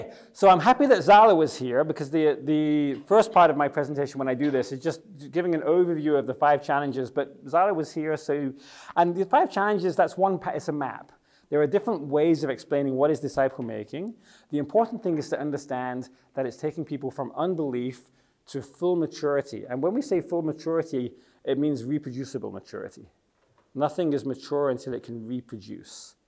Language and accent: English; England, United Kingdom; moved away as an adult; now in Czech Republic; from my accent, you might think my English is amazing. It's because I'm English. But I've lived in the Czech Republic for 25 years